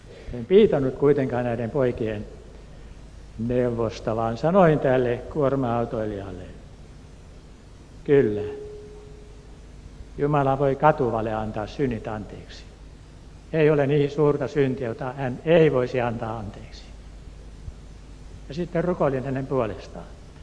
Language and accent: Finnish; Turku, Southwest Finland, Finland; Minä olen Turusta.